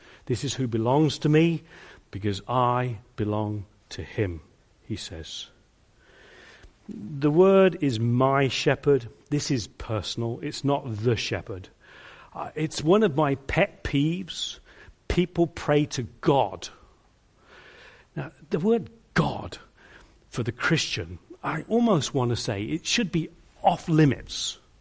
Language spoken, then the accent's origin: English; England, United Kingdom; I am English, honest.